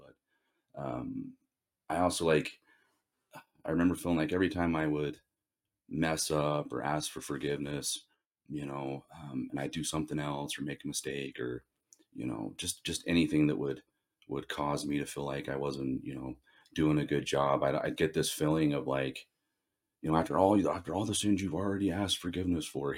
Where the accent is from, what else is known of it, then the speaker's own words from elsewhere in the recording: Ephraim, Utah, United States; You know, and growing up in Ephraim where I was at, and this isn't a bad thing, it was definitely something that a lot of youth looked forward to doing.